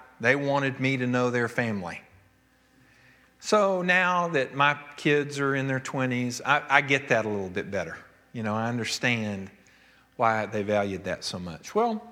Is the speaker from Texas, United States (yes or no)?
yes; Texas, United States; my parents moved to Texas to attend seminary and just never got back. So some of us born and bred in Texas, but all of our family were here.